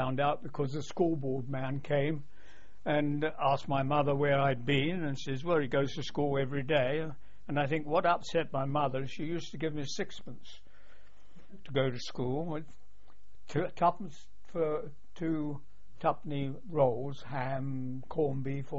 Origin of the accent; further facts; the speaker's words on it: Southwark, London, United Kingdom; I was born in Southwark, SE1, London SE1, and in a very, very nice house. Very secluded house, really, but only less than 100 yards to some of the worst slums in London.